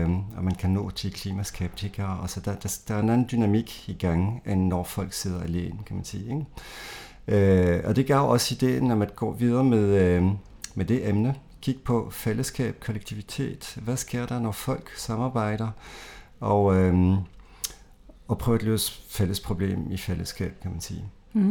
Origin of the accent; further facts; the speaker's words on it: Belgium; Danish is a second language; moved away as an adult; now in Denmark; Jeg er 50 år gammel. Jeg har boet her i 21 år. Jeg kommer fra Belgien oprindeligt